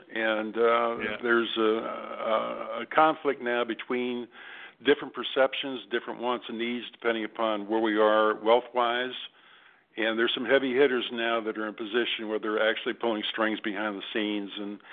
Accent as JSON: {"language": "English", "country": "United States", "tie": "born or raised there", "said": "When I was a child growing up in the United States, I thought everything was going to be great."}